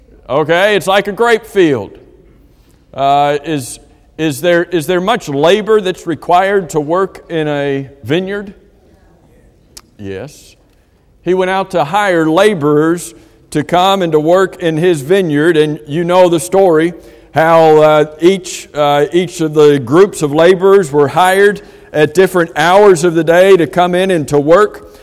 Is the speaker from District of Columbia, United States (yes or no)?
no; Florida, United States; We don't have vineyards down here. I grew up in South Florida. I didn't have a clue what a vineyard was.